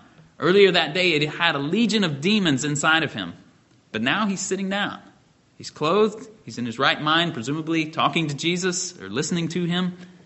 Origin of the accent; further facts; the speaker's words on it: Indiana, United States; I come from Indiana, a hog-raising region of the country